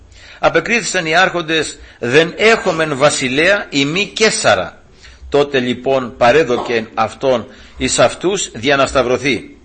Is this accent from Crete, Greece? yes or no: no; Peloponnese, Greece; στα μέρη μας εκεί, ας πούμε, στη Μεσσηνιακή Μάνη, που, από που κατάγομαι, εκεί στο Νταΐγετο, από εκεί είμαστε.